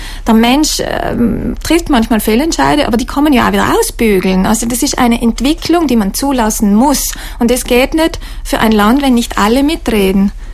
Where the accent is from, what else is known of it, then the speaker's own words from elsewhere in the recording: Switzerland; für meinen Begriff als Schweizerin